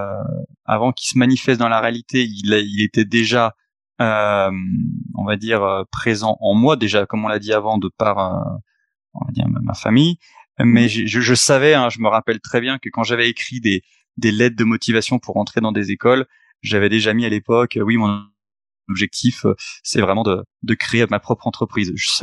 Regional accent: Thônes, Auvergne-Rhône-Alpes, France; Actuellement, j'ai 39 ans. Donc, je viens de Haute-Savoie, un petit village peuplé d'irréductibles gaulois qui résistent encore et toujours à l'envahisseur. Donc, du nom de Thônes. Thônes en Haute-Savoie

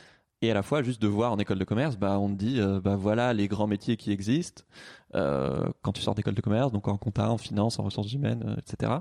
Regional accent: Toulouse, Occitanie, France; now in Paris, France; Moi, j'ai grandi à Toulouse.

